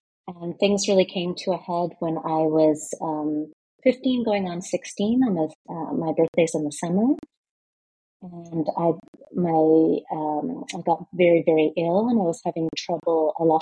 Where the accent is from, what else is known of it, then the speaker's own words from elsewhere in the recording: Canada; now in Reykjavik, Iceland; I'm from Canada, but I've been living here in Iceland since 2017 with my husband, who's also Canadian